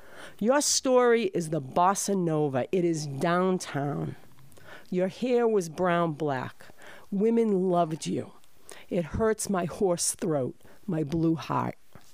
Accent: Revere, Massachusetts, United States; now in Marblehead, United States; I grew up in Revere, and I live in Marblehead

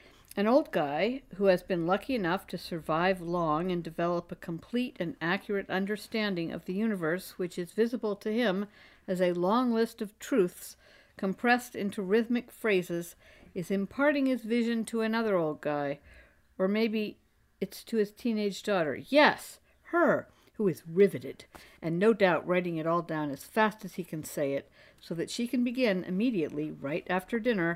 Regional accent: Cleveland, Ohio, United States; you should know I come from Cleveland, or a small town south thereof

